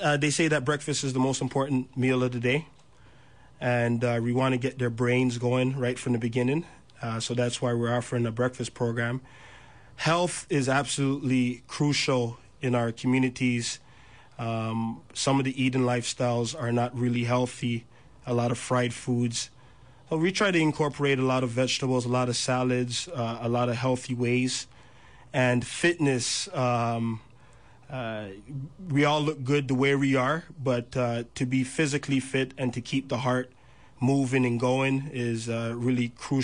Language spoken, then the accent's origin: English; Toronto, Ontario, Canada; the members who started this group were all born and raised in the Jane and Finch community and went to the various schools in the area.